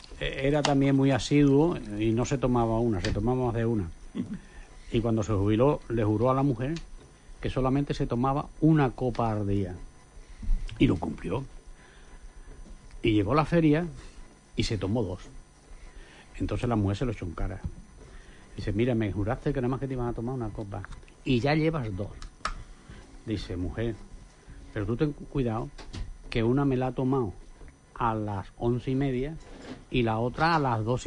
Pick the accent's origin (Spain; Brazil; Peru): Spain; Santa Bárbara, Andalusia; a mí me encantaría que fuera de mi pueblo, pero si no puede ser de Santa Bárbara, pues otro.